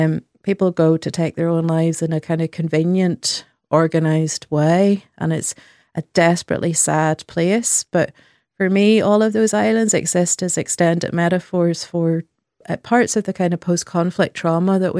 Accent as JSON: {"language": "English", "region": "Northern Ireland", "country": "United Kingdom", "tie": "born or raised there", "said": "where I grew up in County Antrim, there were a lot of bachelor farmers."}